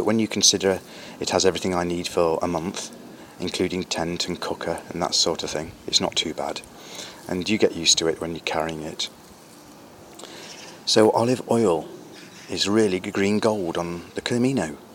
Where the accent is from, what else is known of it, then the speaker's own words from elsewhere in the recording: England, United Kingdom; I've got a reputation for being that English guy with the oil.